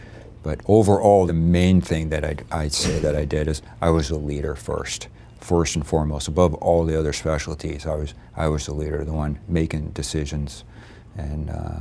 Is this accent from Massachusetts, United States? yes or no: yes; Northampton, Massachusetts, United States; I'm from Northampton, Massachusetts, mm-hmm. so Western Massachusetts. So as you can imagine, there wasn't a big presence of military there.